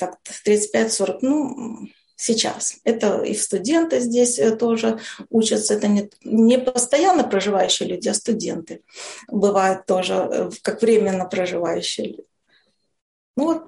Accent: Belarus; Мы знали, белорусы

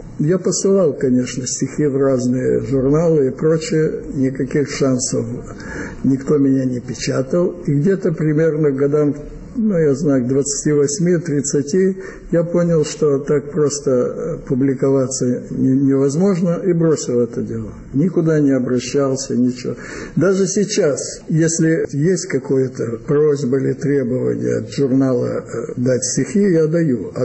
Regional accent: Kyiv, Ukraine; moved away; also born or lived in Ufa, Russia; Родился я в Киеве в 35-м году, в конце 30 декабря. Но у меня, так сказать, было несколько эмиграций. Одна эмиграция под названием «Эвакуация». С 41 по 46 год я находился в Башкирии, в Уфе. Потом вернулся в Киев

